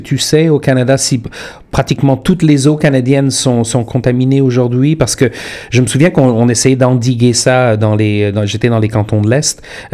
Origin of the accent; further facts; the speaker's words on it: Brittany, France; Voilà, je viens de Bretagne, comme tu le sais peut-être